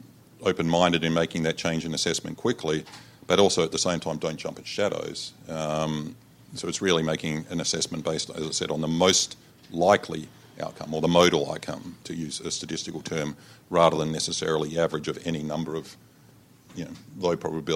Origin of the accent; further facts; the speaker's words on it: Adelaide, South Australia, Australia; Well, I'm from Adelaide originally